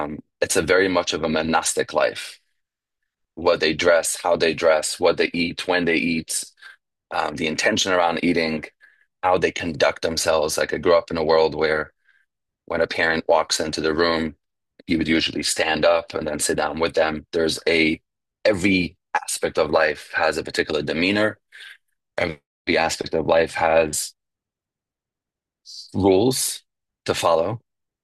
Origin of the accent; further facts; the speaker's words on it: New York, United States; But I grew up in New York, an hour north of Manhattan in 18th century Europe.